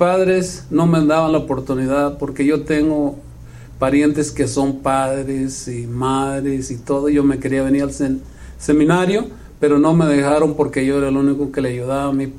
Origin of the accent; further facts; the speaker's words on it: Coalcomán, Michoacán, Mexico; born there; Yo nací en Michoacán, se llama Cualcomán, Michoacán. El mes es primero, enero. Del 20 de 1939.